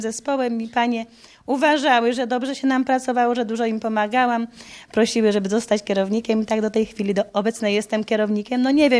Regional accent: Greater Poland Voivodeship, Poland; Ja pochodzę z byłego województwa poznańskiego, a tutaj znalazłam się po prostu po maturze w pracy w służbie rolnej, a moja rodzina cała została w województwie poznańskim.

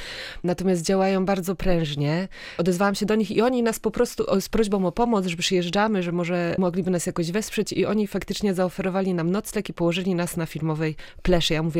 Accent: Stargard, West Pomeranian Voivodeship, Poland; Tak, wychowałam się w Stargardzie, ale Szczecin jest mi również bardzo bliski

